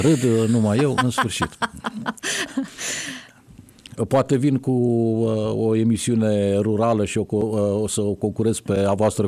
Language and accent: Romanian; Câmpulung Moldovenesc, Suceava County, Romania; now in Iași, Romania; sunt din acea zonă, sunt din Câmpul Moldovenesc, de vreo 20 ceva de ani, adoptat de Iași.